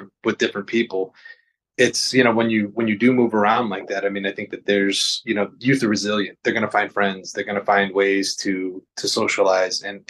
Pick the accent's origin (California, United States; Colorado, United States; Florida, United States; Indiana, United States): Indiana, United States; East Chicago; I grew up in East Chicago and, you know, from meager means, didn't really have a whole lot of, you know, my parents didn't have a lot of money.